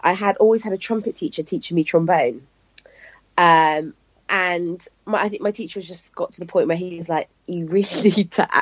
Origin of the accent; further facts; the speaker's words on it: Porthleven, South West England, United Kingdom; So I was brought up in Cornwall. I'm a Cornish girl.